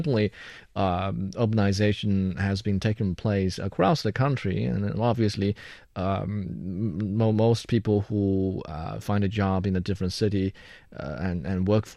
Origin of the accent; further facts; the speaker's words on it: Sichuan, China; Nanchang is only a few hours from my real hometown in Sichuan, which is a small county.